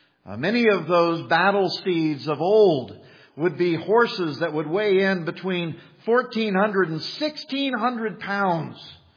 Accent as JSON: {"language": "English", "region": "Kansas", "country": "United States", "tie": "born or raised there", "said": "Now, I grew up in Kansas, and Kansas is known for its wind."}